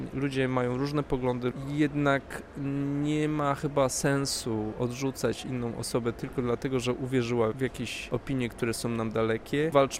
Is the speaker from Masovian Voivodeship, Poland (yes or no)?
yes; Warsaw, Masovian Voivodeship, Poland; Ja też w Warszawie wychowałem się przy ulicy Zamenhofa.